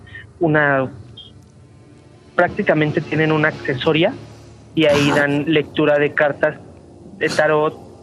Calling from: Benito Juárez, Mexico City, Mexico; De aquí, de la Benito Juárez, División del Norte.

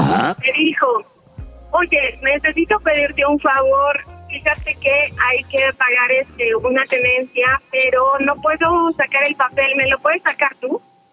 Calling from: State of Mexico, Mexico; El Estado de México.

